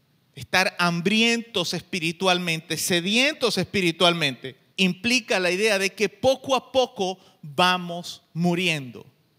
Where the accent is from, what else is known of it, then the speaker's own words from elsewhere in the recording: Venezuela; nosotros en nuestro caso somos venezolanos, porque nacimos en este país.